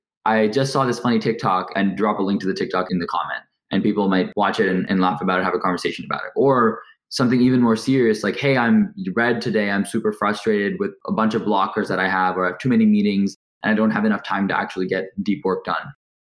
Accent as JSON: {"language": "English", "country": "India", "also_born_or_lived": "Dubai, UAE / Hong Kong", "lives_now": "United States", "said": "So I'm Indian. I'm from India. I was born in Dubai, then moved to Hong Kong, then moved to India, then moved to the US, where I studied computer science at UCLA."}